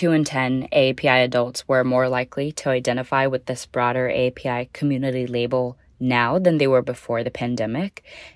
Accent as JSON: {"language": "English", "country": "India", "said": "I'm Indian, for example, and whenever my family is asked, you know, how do you identify? We say Indian."}